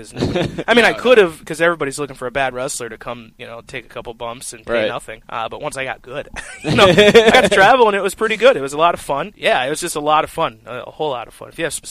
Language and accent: English; Maryland, United States; born there; I was originally from the East Coast. I was born in Maryland.